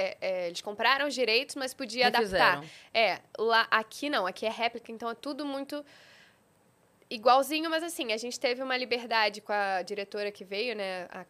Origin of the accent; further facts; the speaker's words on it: Rio de Janeiro, Brazil; accent: carioca; eu sou do Rio. Então, eu tenho o meu sotaque, né? O meu sotaque chiado.